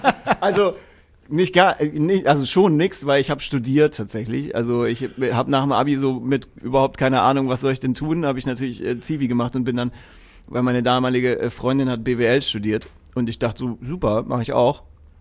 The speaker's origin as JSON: {"language": "German", "town": "Erlangen", "region": "Bavaria", "country": "Germany", "tie": "born or raised there", "said": "Also ich bin in Erlangen aufgewachsen."}